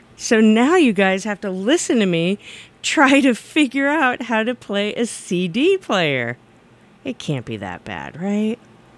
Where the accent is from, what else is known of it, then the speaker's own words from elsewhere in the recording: California, United States; I'm from California, and there was a radio station in L.A. we used to listen to.